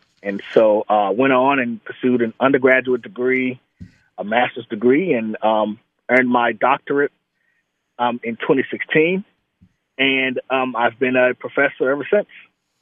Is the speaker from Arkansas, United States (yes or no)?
yes; Pine Bluff, Arkansas, United States; So I grew up in the rural South. Grew up in a small city called Pine Bluff, Arkansas, predominantly Black city, about 30 minutes south of the capital of Little Rock.